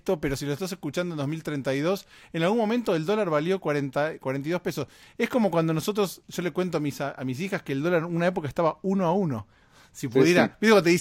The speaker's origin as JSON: {"language": "Spanish", "country": "Argentina", "said": "yo soy argentino."}